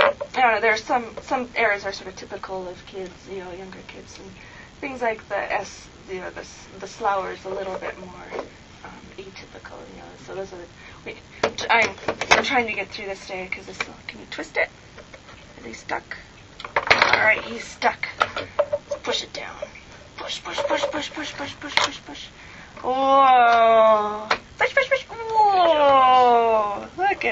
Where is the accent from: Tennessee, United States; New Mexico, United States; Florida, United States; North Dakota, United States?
North Dakota, United States; I come from North Dakota where our vowels are a little bit different than they are in California.